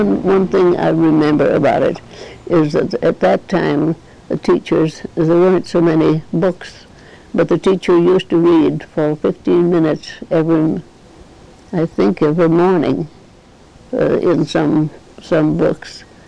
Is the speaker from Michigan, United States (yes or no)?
yes; Grand Haven, Michigan, United States; I was born in Grand Haven. I've lived here all my life.